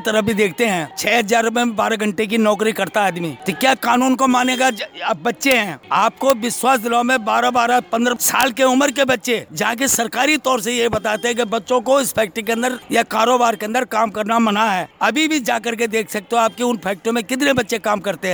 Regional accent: Uttarakhand, India; now in Narela, India; मैं सबसे पहले उत्तराखंड का रहने वाला था, अब मैं नरेले में रहता हूँ।

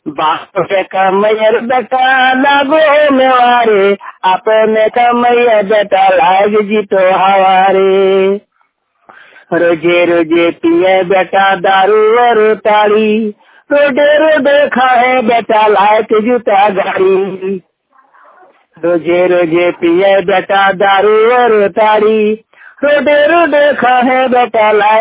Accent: Dhanbad, Jharkhand, India; हम झारखंड का रहने वाला हूँ, डिस्ट्रिक्ट धनबाद।

